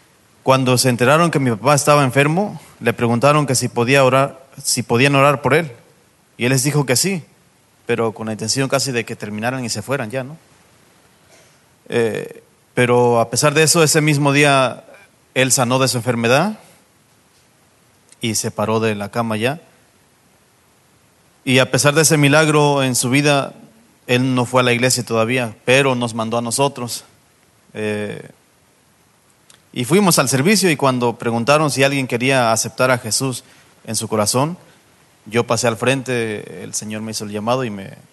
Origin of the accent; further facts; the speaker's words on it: Mexico; born there; Nací en México. Mis padres tuvieron 13 hijos.